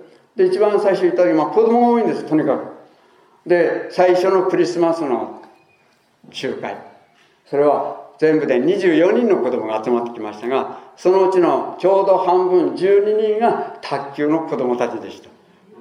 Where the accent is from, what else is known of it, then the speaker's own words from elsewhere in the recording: Hokkaido, Japan; 私は北海道生まれの北海道育ちで、しかも胆振しかいなかったんです。まあ札幌には進学校時代の3年間と校長の時代5年間おりましたけれども、本当に自分の生活の基盤はここです。